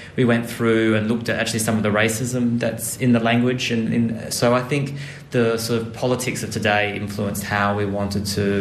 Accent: Wembley, Western Australia, Australia; I grew up in Wembley, really close to where the hypothetical house might be.

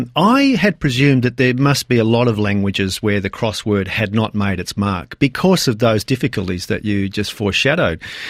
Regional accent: Sydney, New South Wales, Australia; I grew up in Balgala in Sydney

